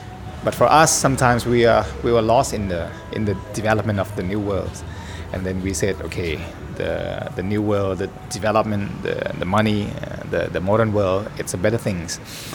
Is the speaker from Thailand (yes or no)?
yes; Thailand; From a cab driver in Singapore, when they know I'm from Thailand, I get a better care.